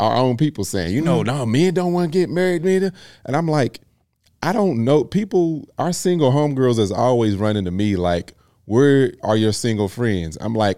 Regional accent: Kentucky, United States; because I'm from Kentucky, small town. So you keep in touch with people.

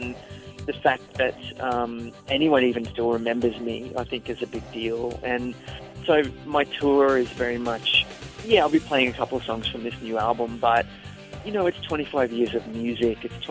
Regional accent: Australia; now in United States; I'm Australian, he's British, and we live in America.

